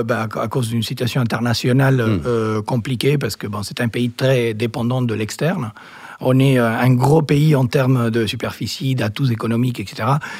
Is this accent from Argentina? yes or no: yes; Argentina; French is a second language; moved away as an adult; also born or lived in United States; Donc, comme tous les Argentins, je suis né en Argentine. Il y a quelques années, j'ai fait mes études et une grosse partie de ma carrière professionnelle en Argentine.